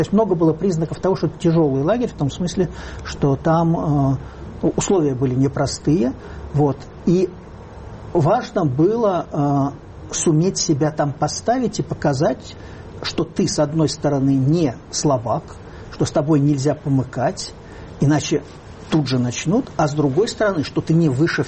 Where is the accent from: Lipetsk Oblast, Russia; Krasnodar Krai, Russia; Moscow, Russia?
Moscow, Russia; Значит, я был москвич, но не коммунист.